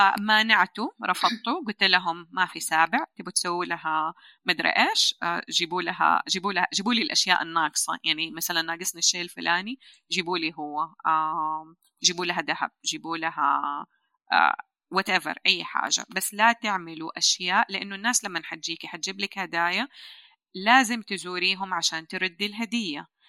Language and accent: Arabic; Riyadh, Riyadh Province, Saudi Arabia; born there; يمكن اللي ساعدني أنه أنا ولدت في الرياض بعيد عن أهلي